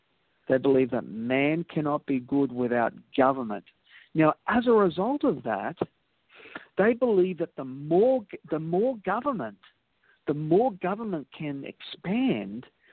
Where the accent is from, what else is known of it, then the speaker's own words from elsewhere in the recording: Australia; Now, as an Australian, I'm disconnected from that realm of politics